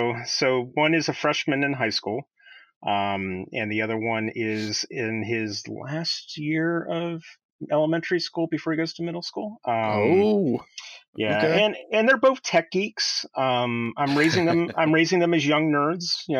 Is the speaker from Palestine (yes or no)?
no; Midwest, United States; We lived outside of Cleveland, Ohio. I grew up in the Midwest.